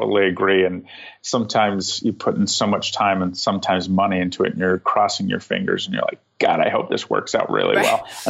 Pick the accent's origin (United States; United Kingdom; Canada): United Kingdom; England; born there; I was born in England